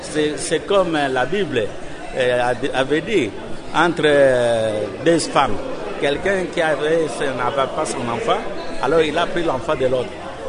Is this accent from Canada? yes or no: no; DR Congo; Nous, on n'attaque pas les causes chez nous, en RDC.